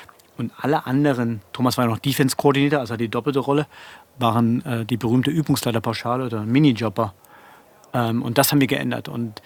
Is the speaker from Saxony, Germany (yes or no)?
yes; Leipzig, Saxony, Germany; ich komme aus Leipzig, auch mal hospitieren.